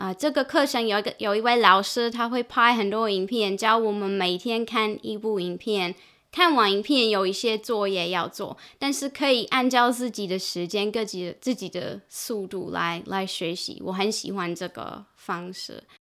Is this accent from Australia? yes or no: yes; Perth, Western Australia, Australia; Chinese is a second language; 我是个35岁的女生。我在珀斯出生长大的。